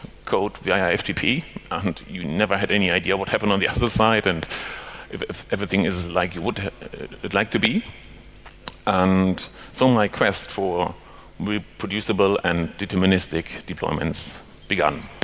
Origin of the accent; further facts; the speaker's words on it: Leipzig, Saxony, Germany; so I'm from Leipzig, which is a city here in Southeast Germany.